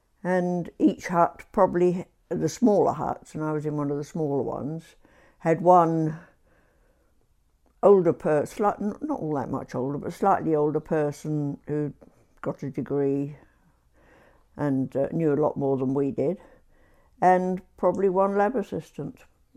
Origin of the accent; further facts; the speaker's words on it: London, United Kingdom; born there; I was born in London. 24th of December 1926.